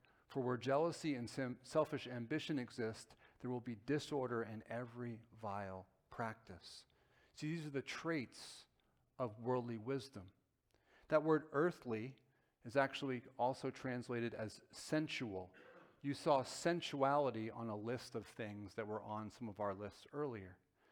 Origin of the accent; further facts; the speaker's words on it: New Jersey, United States; I grew up in Bergen County. Very, very wealthy county.